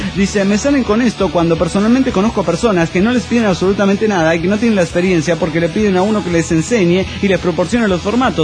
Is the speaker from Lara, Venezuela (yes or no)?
no; Valencia, Carabobo, Venezuela; de Valencia, Venezuela.